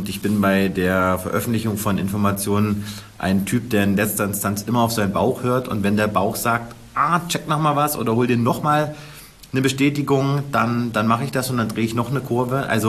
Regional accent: Kassel, Hesse, Germany; born there; Du musst wissen, ich komme ja aus Nordhessen, gebürtig aus Kassel.

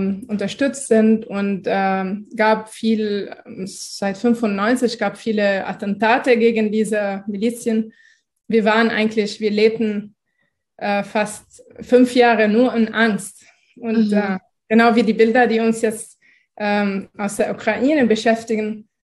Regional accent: Lebanon; now in Germany; Ich war auch in einem Gebiet, wo unter israelischer Besetzung. Das heißt, wir waren bis 2000 eigentlich wir gehörten nicht 100% zu Libanon

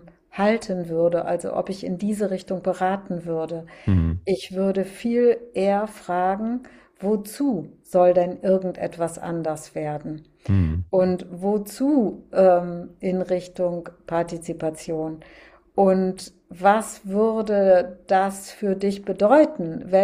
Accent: North Rhine-Westphalia, Germany; zumindest im katholischen Norden, da im Bistum Münster, wo ich herkomme.

